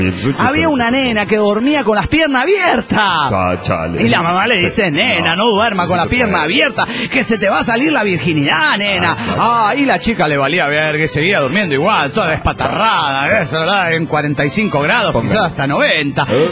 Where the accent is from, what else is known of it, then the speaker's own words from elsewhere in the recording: Barcelona, Catalonia, Spain; Soy el culé de Barcelona, España.